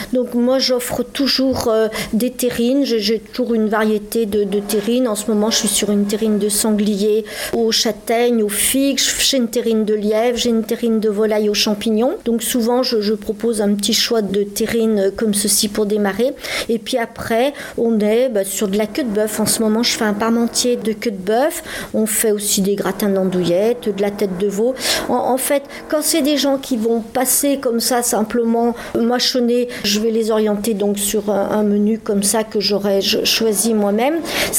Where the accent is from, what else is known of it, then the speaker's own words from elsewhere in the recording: Lyon, Auvergne-Rhône-Alpes, France; born there; Moi, j'adore Lyon. Je suis née à Lyon. J'aime ma ville plus que tout, quoi. Quand je pars, je suis toujours heureuse de revenir à Lyon.